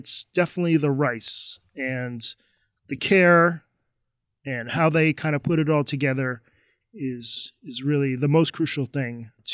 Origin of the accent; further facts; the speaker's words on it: United States; And being an American, obviously this was, took me a while to talk myself into doing this.